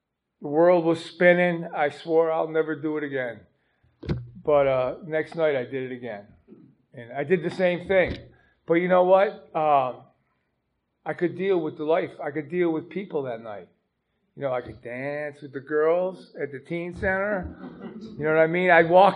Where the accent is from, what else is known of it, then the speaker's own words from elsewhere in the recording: Buffalo, New York, United States; moved away as an adult; now in Pennsylvania, United States; So I'm from New York. I came to Pennsylvania in 1983 via the Department of Corrections and been here ever since. I come from the south side of Buffalo